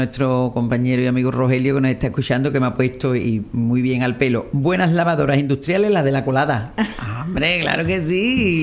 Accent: Lebrija, Andalusia, Spain; nadie de Lebrija. Así que no puedo decir, veo los paisanos.

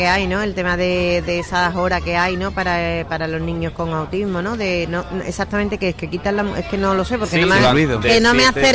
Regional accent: Spain; y yo soy española y defiendo mi bandera

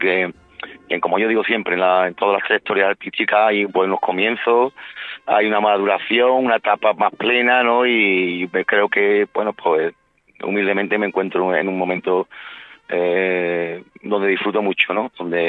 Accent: Morón de la Frontera, Andalusia, Spain; como bien has dicho, soy sevillano, de Morón de la Frontera. Nací en el Hospital Virgen Macarena el 3 de junio del 78. Macareno también, de cepa

